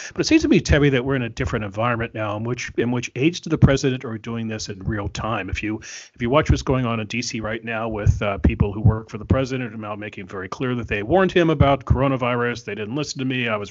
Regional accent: Washington, District of Columbia, United States; I grew up in Washington. My first job in life, to the extent it was a job, was delivering the Washington Post as a newspaper boy.

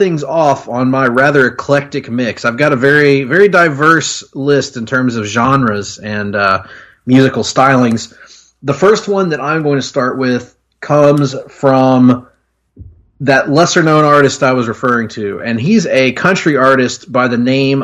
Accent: Alabama, United States; So in our home state of Alabama, so that's pretty cool.

